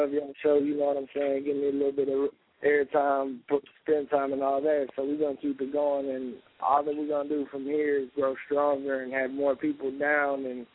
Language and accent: English; the South, United States; I mean, I'm from the South, you know what I mean?